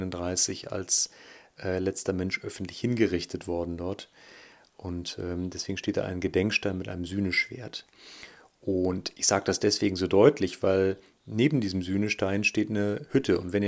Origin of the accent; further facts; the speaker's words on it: North Rhine-Westphalia, Germany; Ich komme ja aus dem Oberbergischen